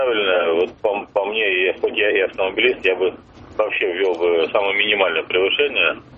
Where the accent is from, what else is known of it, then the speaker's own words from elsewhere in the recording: Moscow, Russia; я из Москвы.